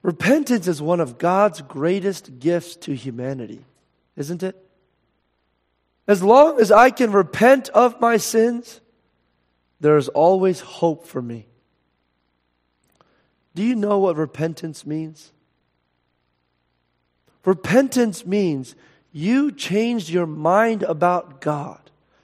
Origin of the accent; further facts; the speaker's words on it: Philadelphia, Pennsylvania, United States; As a Philadelphian, I have to fight even to entertain the thought that I'm wrong about anything.